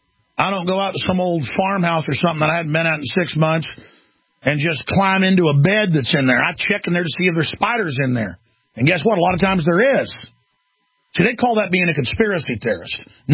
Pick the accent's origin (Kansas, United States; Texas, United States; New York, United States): Texas, United States; I can't tell you how many times there's been a millipede or a spider or a scorpion in my boots growing up in Texas.